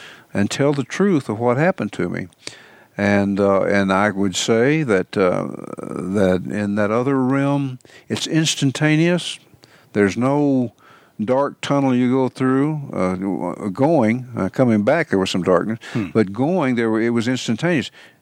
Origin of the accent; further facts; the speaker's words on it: Arkansas, United States; also born or lived in Illinois; And so we moved to Arkansas from Illinois, and I was born in Arkansas, but my dad moved up there, and we moved back when I was about 12 years old.